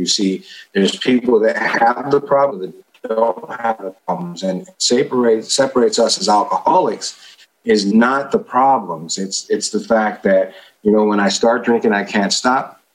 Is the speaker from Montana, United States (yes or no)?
no; Oakland, California, United States; You know, I born and raised in East Oakland, large Mexican family.